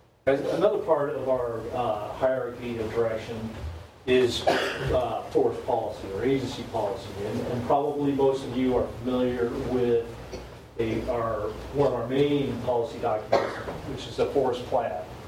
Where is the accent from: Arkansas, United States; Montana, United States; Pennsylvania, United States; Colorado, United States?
Colorado, United States; Denver; I'm the interdisciplinary team leader for this rulemaking effort, and I am from Denver, and never lived in Alaska